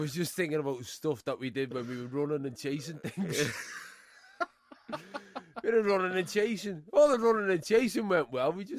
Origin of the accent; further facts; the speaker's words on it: United Kingdom; A good year when we could stand up and say, yes, we're British and we're proud of it.